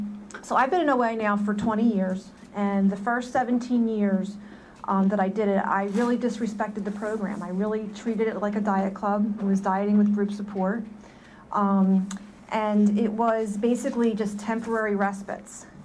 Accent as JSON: {"language": "English", "region": "New Jersey", "country": "United States", "said": "I come from South Jersey"}